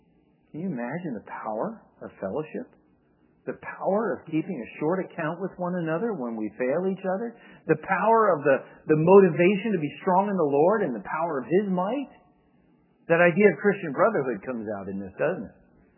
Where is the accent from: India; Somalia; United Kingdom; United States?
United Kingdom; Scotland; Now, being a Scotsman, I would say, what a waste.